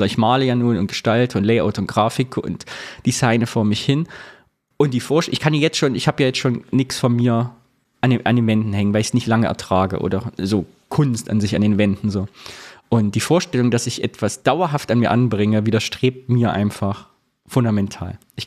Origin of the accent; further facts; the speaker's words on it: East Germany, Germany; moved away; Da wir geflohen sind aus dem Osten